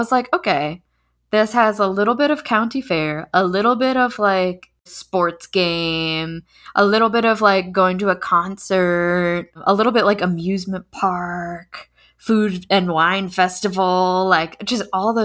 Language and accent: English; California, United States; And being a Californian, I thought I need Mexican food because that's just a thought I have always.